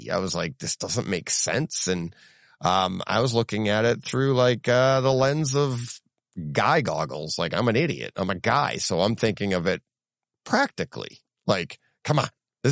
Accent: Ghana; now in United Kingdom; Growing up in Ghana in West Africa, life was hard. I used movies as a form of coping. My happy place. I started with Bollywood and martial arts movies, and when I moved to the UK, I discovered home cinema

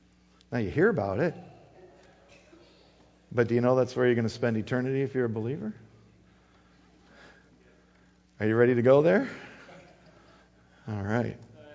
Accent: Wisconsin, United States; I'm not even talking about where I was born and raised in Wisconsin.

